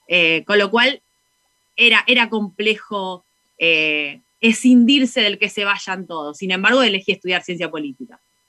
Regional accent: Lomas de Zamora, Buenos Aires Province, Argentina; una NIC lomense, nacida y criada en Lomas de Zamora, en la República de Lomas de Zamora. Soy criada en un matriarcado

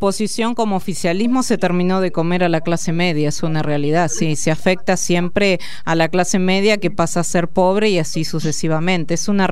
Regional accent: Carlos Casares, Buenos Aires Province, Argentina; yo que soy de Carlos Casares, provincia de Buenos Aires, te cuento

